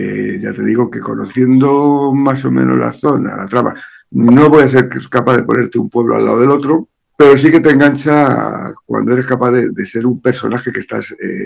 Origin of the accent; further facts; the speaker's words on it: Spain; como buen español no leo los créditos